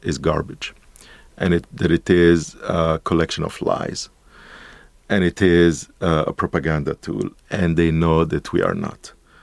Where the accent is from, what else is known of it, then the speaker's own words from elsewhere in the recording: Egypt; I am from Egypt, of course, but it is really the birthplace of Arab civilization. And the Egypt I grew up in was a leftist, socialist, and intellectually very vibrant